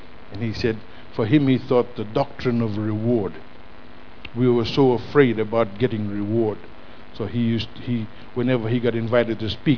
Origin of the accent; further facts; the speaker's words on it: Fiji; I'm from Fiji. You know, we've had a series of coups, and all that is about ethnic division.